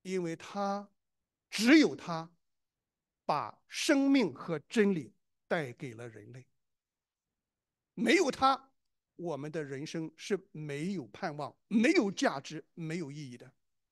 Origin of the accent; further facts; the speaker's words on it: China; 我们中国人常常很这个自豪，对吧？为什么呢？因为我们中国人有5000年，上下5000年，对不对？